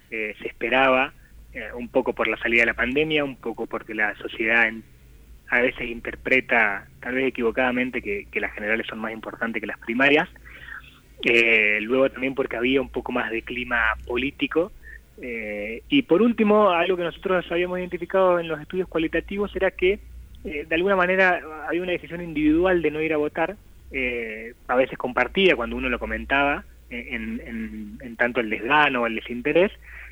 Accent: Corrientes, Argentina; Vos sabés que yo vengo de... soy correntino.

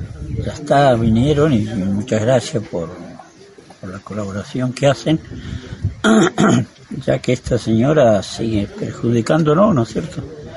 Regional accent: Boquete Nahuel Pan, Chubut, Argentina; Pero yo soy del Boquete

